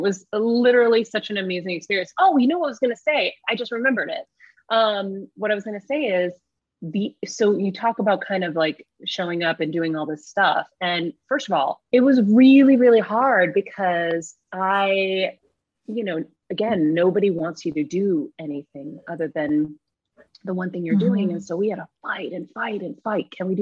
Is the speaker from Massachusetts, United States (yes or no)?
yes; Boston, Massachusetts, United States; born or raised there; now in Los Angeles, United States